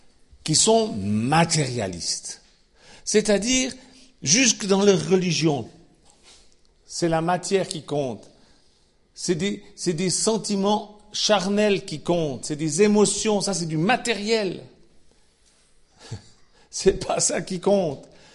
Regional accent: Switzerland; now in France; parce que je viens de Suisse, c'est 70 ans, maintenant ici en France, c'est 70 ans

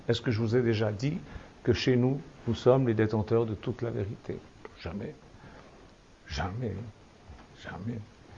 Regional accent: Switzerland; Mais nous, chez nous, en Suisse, on a un autre mot

